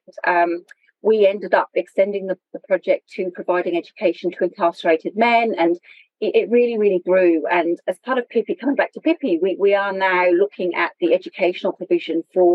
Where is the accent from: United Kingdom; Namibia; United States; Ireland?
United Kingdom; moved away; as you're probably able to tell from my accent, I am originally from the UK